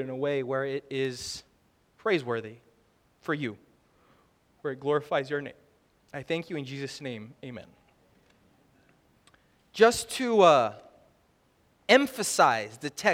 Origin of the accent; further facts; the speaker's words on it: Canada; also born or lived in New Jersey, United States; For me, as a child that was, I was raised in Canada, lots of snow. And before that, we were in New Jersey.